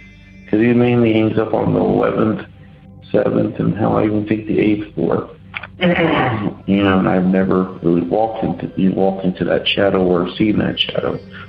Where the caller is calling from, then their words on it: Cincinnati, Ohio, United States; Hey guys, I'm just calling from Cincinnati.